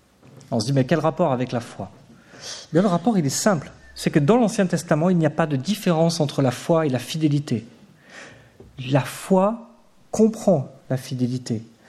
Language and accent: French; Auvergne-Rhône-Alpes, France; Je suis natif d'Ardèche et mes parents habitaient tout près d'une vieille ferme qu'on appelle le Boucher de Pran.